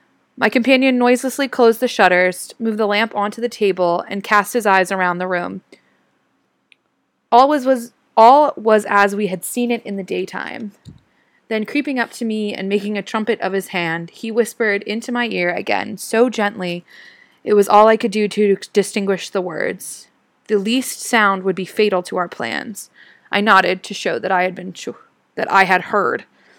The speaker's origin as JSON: {"language": "English", "region": "Delmarva Peninsula", "country": "United States", "said": "And I am from the United States. Most specifically, I'm from the Delmarva Peninsula, which is in the mid-Atlantic region."}